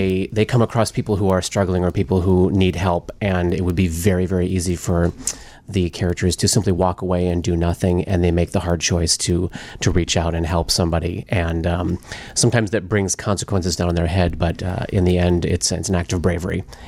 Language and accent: English; Duluth, Minnesota, United States; now in Chicago, United States; Northern Minnesota, Duluth, Minnesota, originally. But I've been in Chicago for 20 some years now.